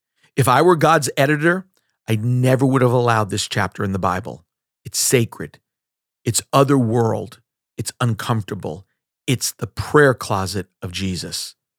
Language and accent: English; Long Island, New York, United States; As I was growing up on Long Island, New York, I had the wonderful opportunity to overhear my Russian grandmother pray.